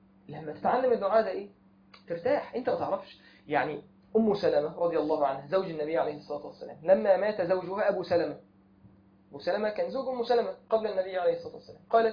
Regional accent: Egypt; معروف عندنا في مصر جدا

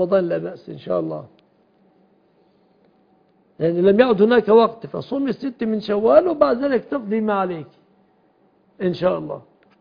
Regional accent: Egypt

